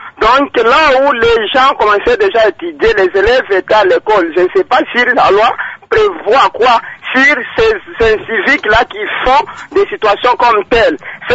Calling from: Manono, Tanganyika, DR Congo; La première, nous sommes ici chez nous à Manono.

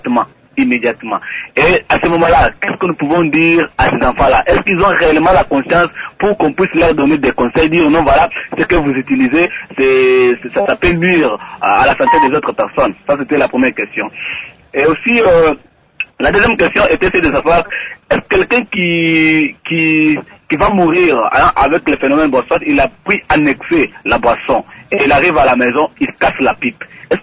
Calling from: Kananga, Kasaï-Central, DR Congo; ici chez nous au Kassai, ça c'est précisément à Kananga

